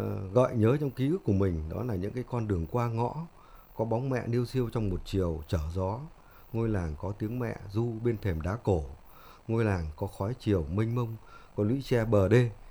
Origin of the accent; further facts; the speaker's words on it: Hanoi, Vietnam; Và tôi rất tự hào về cái quê hương của mình. Và một cái nữa là cái ấn tượng thứ ba là Hà Tây cũng là cái nơi xứ đoài mây trắng